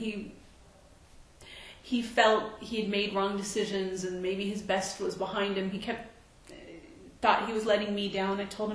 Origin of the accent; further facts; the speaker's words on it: California, United States; now in Boca Raton, United States; California.